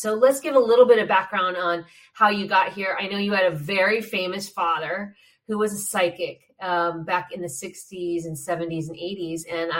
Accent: Ireland; I'm Irish

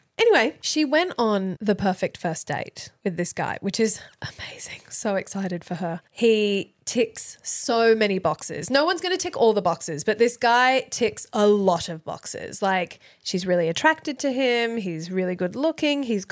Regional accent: United States; Nope. I'm American. Nerds are big in the US.

